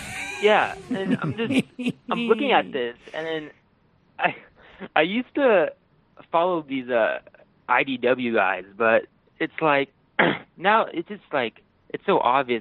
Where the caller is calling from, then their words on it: San Diego, California, United States; from San Diego.